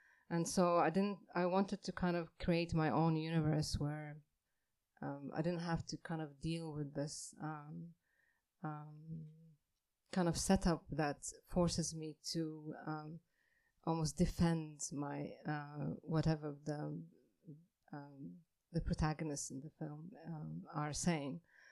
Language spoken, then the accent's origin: English; Bethlehem, West Bank, Palestine; I grew up in Bethlehem, and understanding the political situation there has always been just